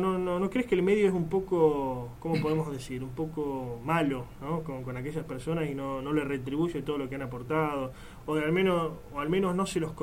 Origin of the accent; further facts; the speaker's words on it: Buenos Aires, Argentina; ¿Será que somos porteños?